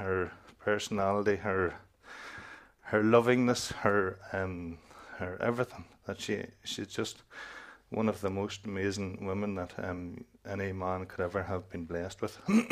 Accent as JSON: {"language": "English", "town": "Clogher", "region": "Northern Ireland", "country": "United Kingdom", "tie": "born or raised there", "said": "I was born and reared in Clogher, and McRae Park, Clogher, if any of you know it. Nice enough wee park. Was brought up in the Sunday school of Clogher Valley Free Presbyterian"}